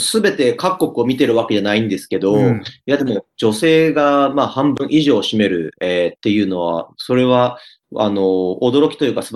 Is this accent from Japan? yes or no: no; Australia; 私たちからすると、私たちの母国の大会に出るっていうのは少し不思議な気分ですし